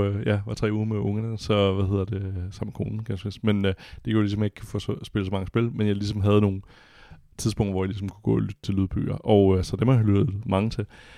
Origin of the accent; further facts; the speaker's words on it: Rødovre, Capital Region of Denmark, Denmark; jeg var født og opvokset i Rødovre